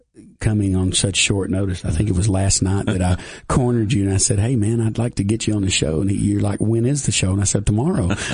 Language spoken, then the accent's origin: English; Livingston, Tennessee, United States; born there; also born or lived in Cookeville; Of course, I was born in Livingston and then moved to Cookeville.